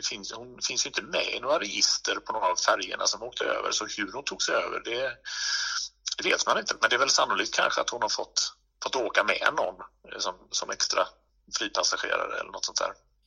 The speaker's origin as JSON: {"language": "Swedish", "town": "Gothenburg", "region": "Västra Götaland County", "country": "Sweden", "tie": "born there", "said": "som göteborgare. Jag är ju född i Göteborg"}